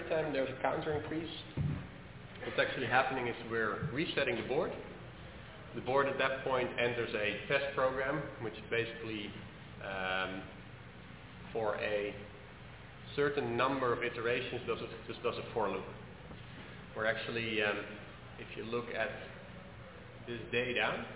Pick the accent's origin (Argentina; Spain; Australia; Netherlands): Netherlands; now in San Francisco, United States; I'm originally from the Netherlands. I actually live in San Francisco now for about for almost 4 years.